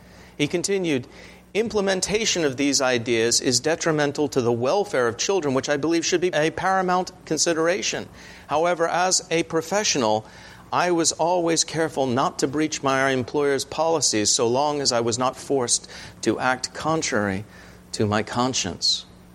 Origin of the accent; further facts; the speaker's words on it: England, United Kingdom; We're both from England.